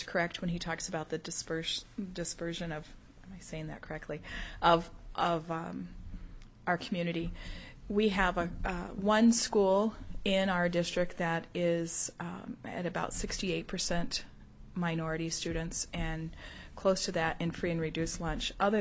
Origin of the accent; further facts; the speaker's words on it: the South, United States; and I'm from the South